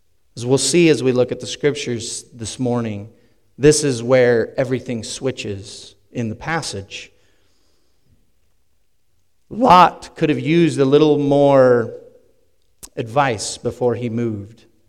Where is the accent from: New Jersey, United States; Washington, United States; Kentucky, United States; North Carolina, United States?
Washington, United States; where I grew up in Northwest Washington, we were surrounded by dairy farmers. I grew up in a dairy farming community.